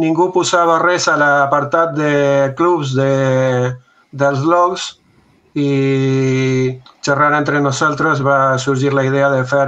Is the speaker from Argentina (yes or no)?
no; Uruguay; now in Spain; Bueno, com has dit, jo sóc uruguaià. Fa 16 anys que he vingut a Catalunya.